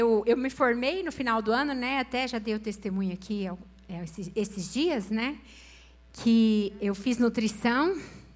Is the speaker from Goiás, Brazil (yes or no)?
no; Uberlândia, Minas Gerais, Brazil; lá na minha cidade, em Minas, em Uberlândia